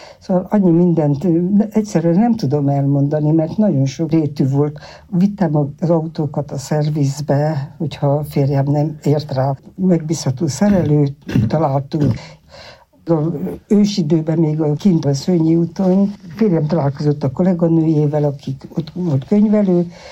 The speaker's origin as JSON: {"language": "Hungarian", "region": "Zala", "country": "Hungary", "tie": "born or raised there", "said": "Őslakos vagyok arról a vidékről, onnan származom"}